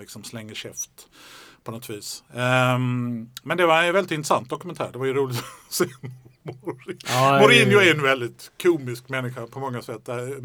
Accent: Sweden; jag är en svensk Arsenal-supporter

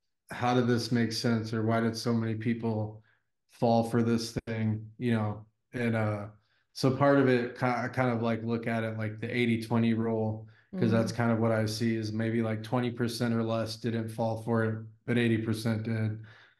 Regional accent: Texas, United States; And I'm from Texas, so I was in Austin for the Rogue Invitational

